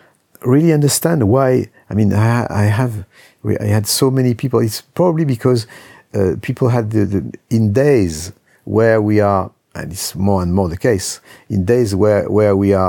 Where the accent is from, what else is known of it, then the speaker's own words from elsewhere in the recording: Lyon, Auvergne-Rhône-Alpes, France; one in Houston, one in my hometown, Lyon.